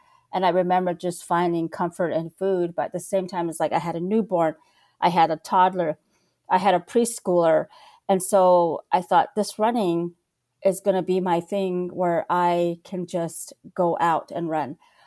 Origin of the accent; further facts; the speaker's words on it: United States; So I'm Native American and I'm Navajo, and a lot of Navajos have grown up running.